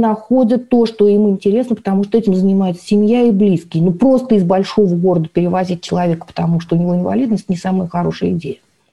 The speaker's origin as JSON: {"language": "Russian", "region": "Saint Petersburg", "country": "Russia", "said": "вот я из Санкт-Петербурга"}